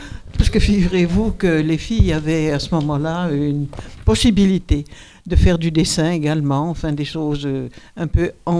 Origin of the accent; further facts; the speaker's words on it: Bourgogne-Franche-Comté, France; je viens de Côte d'Or, hein, je ne suis pas d'ici.